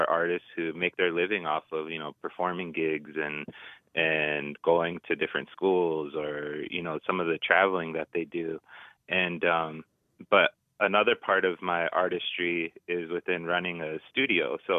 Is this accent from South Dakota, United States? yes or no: yes; South Dakota, United States; Yeah, I live in Pierre. I'm originally from the Crow Creek and Cheyenne River tribes, Dakota and Lakota.